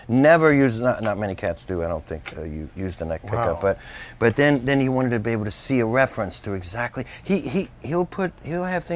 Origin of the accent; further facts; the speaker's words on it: Kentucky, United States; My home state, man.